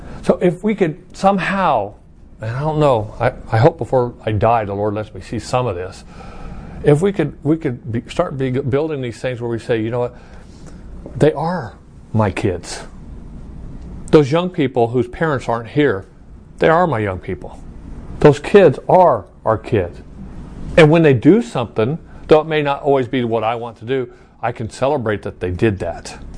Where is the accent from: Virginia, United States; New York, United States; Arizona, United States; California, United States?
Arizona, United States; Chandler; when I grew up in Chandler here in Arizona, you didn't have anything on Sunday or Wednesday nights.